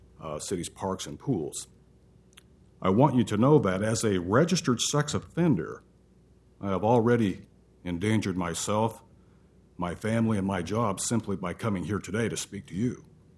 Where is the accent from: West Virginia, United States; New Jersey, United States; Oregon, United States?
Oregon, United States; Portland; I'm from Northeast Portland